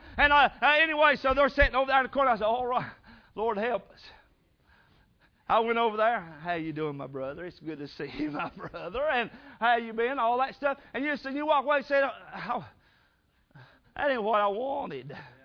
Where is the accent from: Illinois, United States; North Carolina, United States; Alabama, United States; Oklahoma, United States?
North Carolina, United States; I remember a little mountain church when I grew up in North Carolina